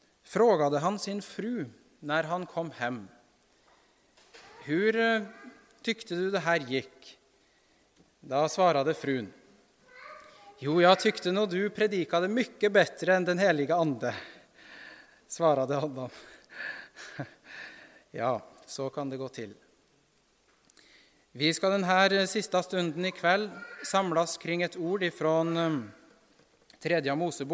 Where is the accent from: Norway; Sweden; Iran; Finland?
Norway; Men vi hade en biskop hemma i Norge i Hamar bispedöme för några tiotals år sedan